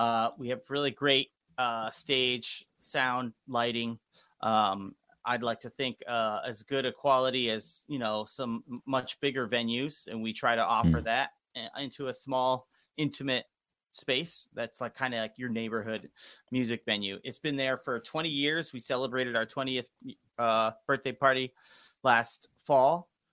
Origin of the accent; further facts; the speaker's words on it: Bridgeport, Connecticut, United States; I grew up in Bridgeport. I went, with the, all my school, middle school, high school, and all that in Bridgeport.